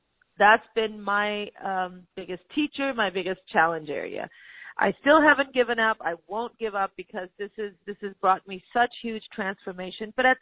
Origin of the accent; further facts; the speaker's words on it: Pakistan; now in United States; I am from Pakistan. I keep going back many times a year, as many times as I can afford to.